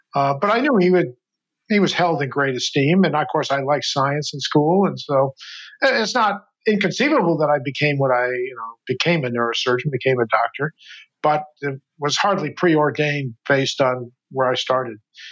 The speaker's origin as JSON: {"language": "English", "region": "Connecticut", "country": "United States", "tie": "born or raised there", "said": "The furthest I had been from my home was, Philadelphia. And I grew up in Connecticut, so I wasn't very far."}